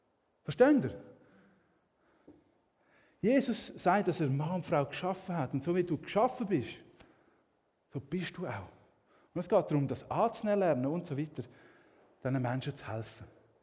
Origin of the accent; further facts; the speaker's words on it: Switzerland; wo man nicht gerne darüber redet, als Schweizer besonders.